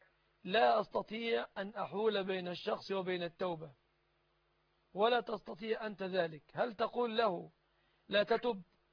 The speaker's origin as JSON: {"language": "Arabic", "country": "Egypt", "said": "وهذا الغالب في بلادنا مصر"}